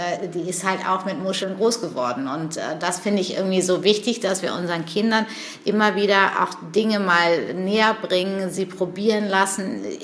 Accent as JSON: {"language": "German", "region": "Hamburg", "country": "Germany", "tie": "born or raised there", "said": "aber ich bin Hamburgerin, ich liebe diese Stadt, ich liebe diese Menschen"}